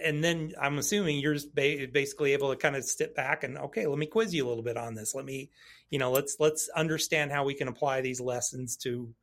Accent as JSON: {"language": "English", "region": "Texas", "country": "United States", "said": "You know, like I come from Texas, so, you know, I have a huge heart for any of the soldiers that fought there."}